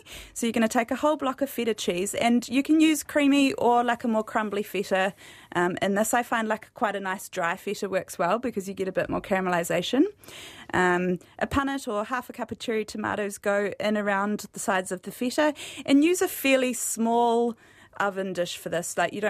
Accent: Wellington, New Zealand; also born or lived in Auckland; I grew up in the Wairarapa

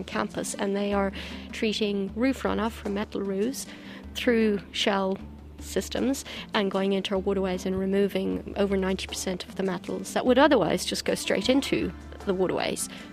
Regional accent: Ireland; I was raised in Ireland and I always was outdoors

